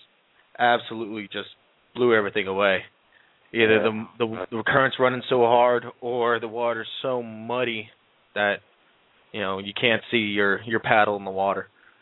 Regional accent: Long Island, New York, United States; That's what I grew up catching back in Long Island, off the Montauk Point and everything else.

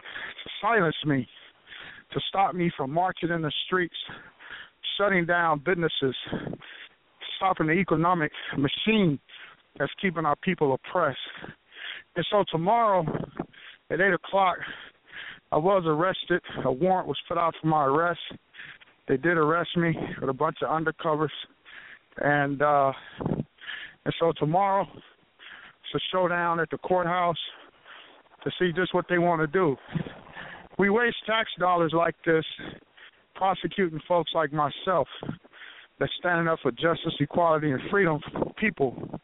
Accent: Fresno, California, United States; I'm from the West Coast, Fresno, California, which I renamed my city to Mississippi Fresno.

